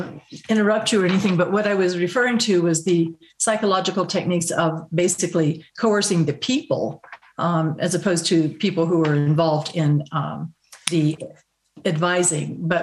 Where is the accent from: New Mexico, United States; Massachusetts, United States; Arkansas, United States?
New Mexico, United States; from New Mexico, the United States.